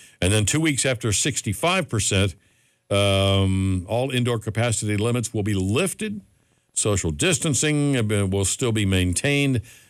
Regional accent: Cleveland, Ohio, United States; I will tell you this, that was culture shock for me, because we came from Cleveland, and you know, it's not Chicago or New York, but it's a big city.

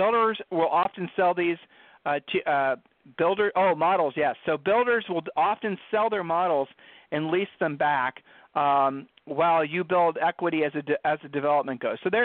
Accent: Ohio, United States; I'm from Ohio. Julie and I are from Ohio, so this stuff seems almost like it's hard to wrap your mind around.

